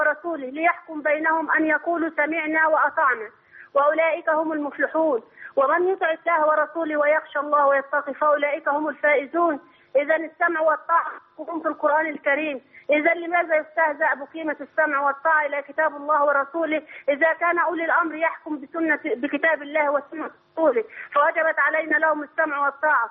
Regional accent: Egypt; عايزين نشوفوا بلدنا مصر

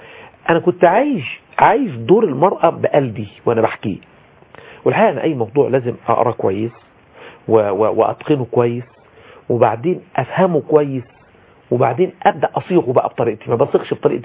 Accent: Abu Rawash, Giza Governorate, Egypt; ودي طبعا مسقط رأسي والبلد اللي اتولدت فيها ولها طبعا كثير من الفضل على الواحد لكن عايز اقول الحقيقه ان خطبه العيد نفسها في قريه ابو رشد

